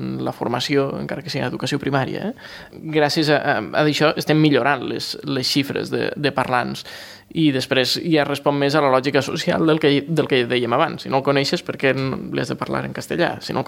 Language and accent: Catalan; Valencian Community, Spain; en la zona d'on jo vinc, del País Valencià, és una zona que es parla molt valencià